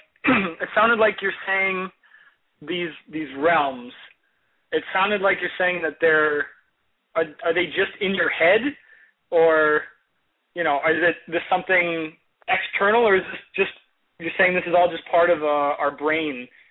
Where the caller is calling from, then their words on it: Los Angeles, California, United States; I'm calling from Los Angeles.